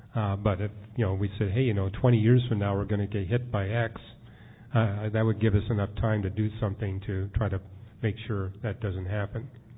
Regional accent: Canada; So, for example, I grew up in Canada.

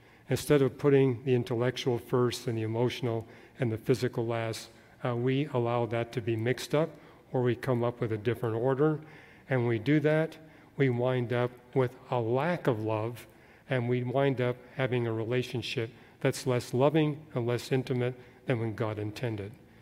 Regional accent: Canada; when I go back to my home country of Canada

